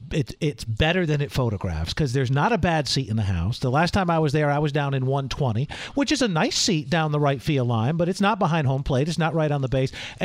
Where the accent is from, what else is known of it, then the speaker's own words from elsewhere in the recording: Providence, Rhode Island, United States; We lived 45 minutes from Boston. I grew up just outside of Providence, Rhode Island.